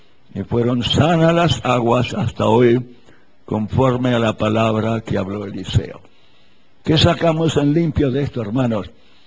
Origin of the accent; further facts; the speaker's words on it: Buenos Aires, Argentina; born there; yo soy compatriota, nací en Buenos Aires, ¿no?